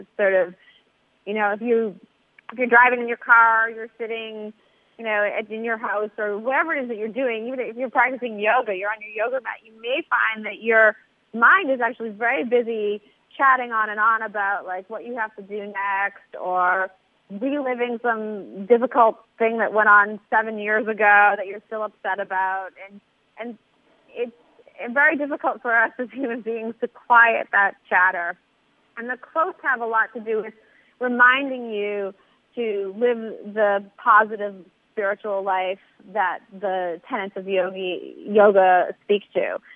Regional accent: Waltham, Massachusetts, United States; Growing up in Waltham, very blue-collar town, everybody's Irish or Italian for the most part.

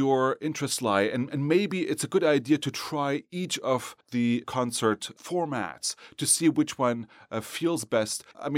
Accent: Germany; now in Cincinnati, United States; It reminds me actually of my hometown. It reminds me of Germany, and it astonishes me.

